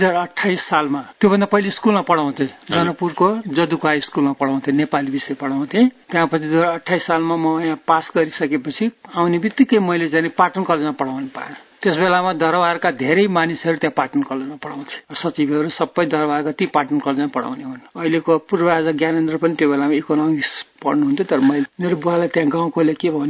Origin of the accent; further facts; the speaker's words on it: Siraha, Madhesh Province, Nepal; मेरो घर सिराहा हो।